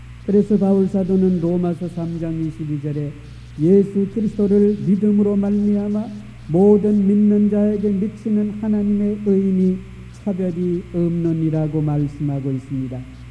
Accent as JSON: {"language": "Korean", "country": "South Korea", "tie": "born there", "said": "여러분과 저는 한국에서 태어나서 한국 사람이요 한국 국적입니다."}